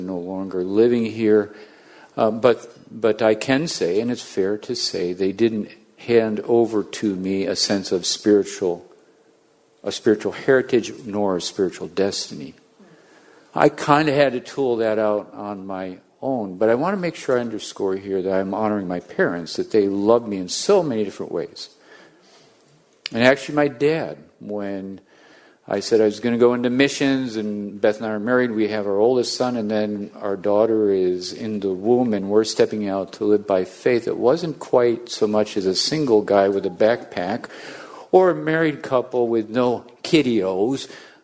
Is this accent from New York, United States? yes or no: yes; Hilton, New York, United States; 1982, we got on the Greyhound bus in downtown Rochester. And kind of like never came back, kind of. I come from Hilton. We come from Hilton High School.